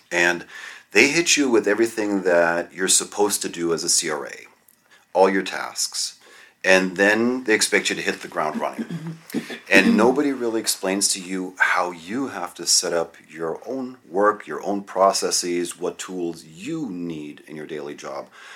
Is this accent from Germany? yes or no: yes; Germany; now in United States; although I'm an American, I grew up in Germany, spent 32 years growing up there.